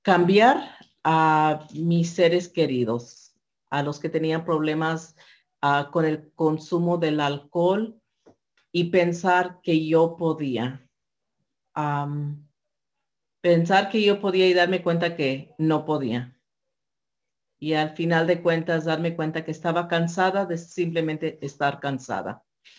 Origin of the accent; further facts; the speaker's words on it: Oakland, California, United States; soy del área de la Bahía de Oakland.